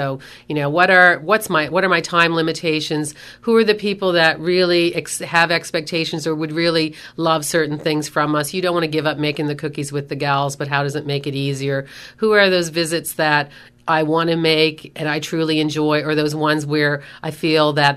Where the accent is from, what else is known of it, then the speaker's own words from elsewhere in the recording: Nova Scotia, Canada; I know I'm from Lunenburg County, Christmas tree capital of the world.